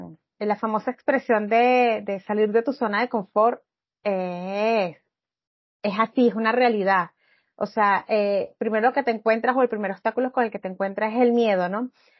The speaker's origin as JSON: {"language": "Spanish", "town": "Caracas", "region": "Capital District", "country": "Venezuela", "said": "Sí, bueno, soy de Caracas, Venezuela."}